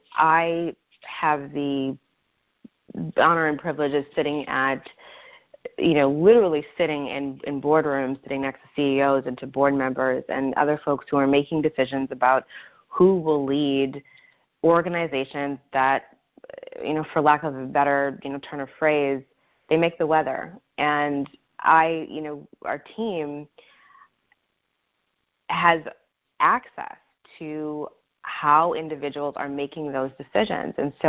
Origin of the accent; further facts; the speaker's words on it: Wisconsin, United States; So I grew up in Wisconsin, middle of nowhere, Wisconsin. I'm the oldest of six children. My parents are Nigerian immigrants.